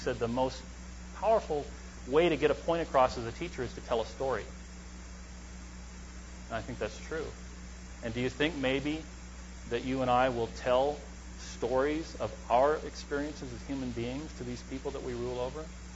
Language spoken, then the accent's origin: English; Pasadena, California, United States; I grew up in Pasadena at headquarters.